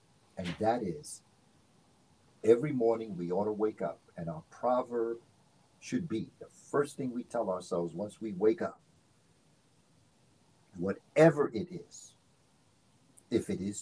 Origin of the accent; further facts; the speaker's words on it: New York, United States; Now, I know all around the country there are different ways that this could be said, but I come from New York.